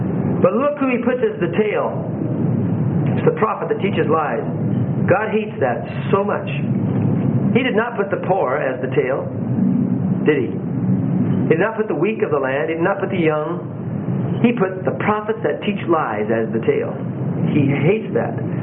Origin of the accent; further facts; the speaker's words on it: Saginaw, Michigan, United States; now in Seattle, United States; I've thanked the Lord many times that I moved from Saginaw, Michigan to a city of 2,600 people. Little town, and grew up in the country halfway, you know. Here we are in Seattle.